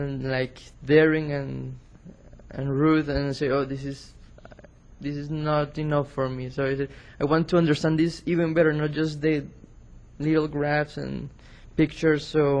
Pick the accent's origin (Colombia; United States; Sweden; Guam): Colombia; I come from Colombia.